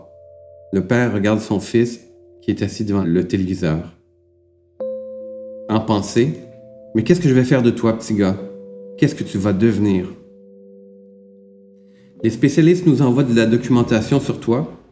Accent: Montreal, Quebec, Canada; now in Laval, Canada; Je suis arrivé à Laval pour une raison très particulière. C'est-à-dire que moi, je suis né à Montréal, j'ai pratiquement toujours vécu à Montréal.

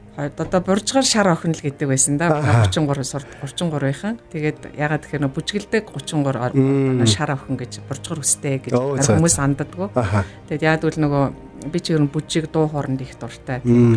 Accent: Ulaanbaatar, Mongolia; Би болохоор Улаанбаатар төрсэн.

